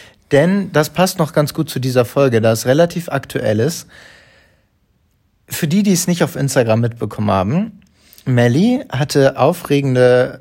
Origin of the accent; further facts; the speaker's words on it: Hamburg, Germany; aber selbst wir hier als Hamburger